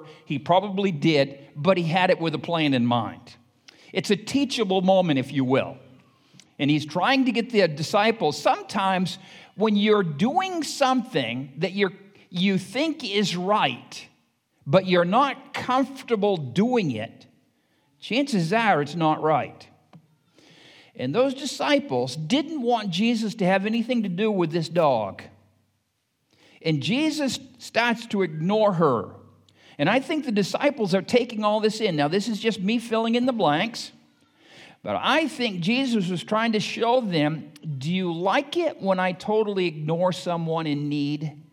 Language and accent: English; United States; But for me, I love America. And as an American, I am a little bit prejudiced about my country.